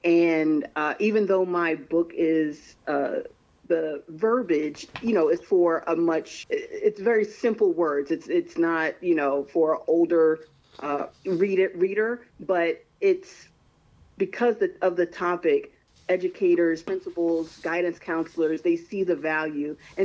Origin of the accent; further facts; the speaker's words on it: New Jersey, United States; We are all, you know, we're from New Jersey, born and raised.